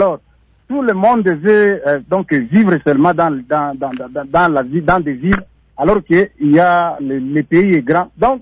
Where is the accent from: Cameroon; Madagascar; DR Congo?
DR Congo; Bukavu, South Kivu; Nous ne savons plus quoi faire avec les gens qui vivent ensemble avec les morts ici chez nous à Bukavu.